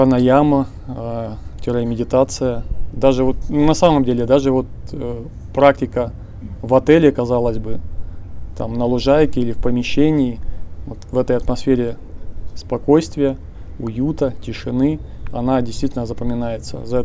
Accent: Yuzhno-Sakhalinsk, Sakhalin Oblast, Russia; я из Южно-Сахалинска.

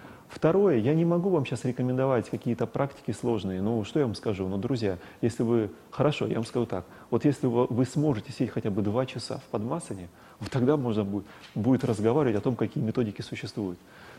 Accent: Stavropol Krai, Russia; я вырос на Кавказе, там это было распространено, на Северном Кавказе, я имею в виду. И в Кабминводах мы баловались с ребятами следующим образом.

